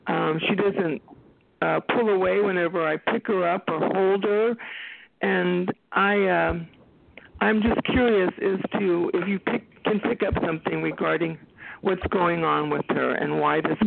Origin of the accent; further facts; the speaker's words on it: Texas, United States; And I'm from Texas.